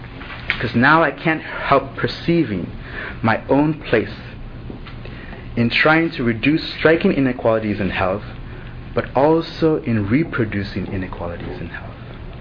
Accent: Nigeria; moved away as an adult; now in United States; I tried to use Nigerian American, and it came for the fact that I was born in the States, raised in Nigeria from 11 years old onwards, returned for undergraduate studies

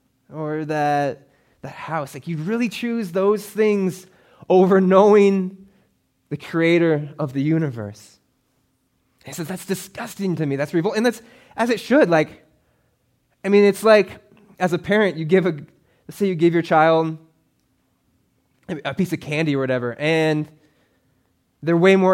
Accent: Alaska, United States; I'm originally from Alaska, so anything above 70 is hot.

